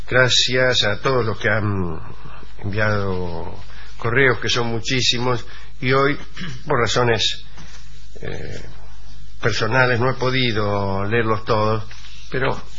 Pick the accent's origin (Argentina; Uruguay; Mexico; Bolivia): Uruguay; Sauce, Canelones; Soy de Sauce, Canelones.